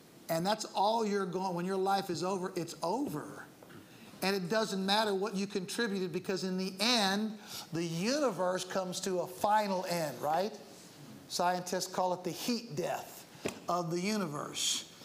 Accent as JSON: {"language": "English", "country": "United States", "said": "At least from my perspective as an American"}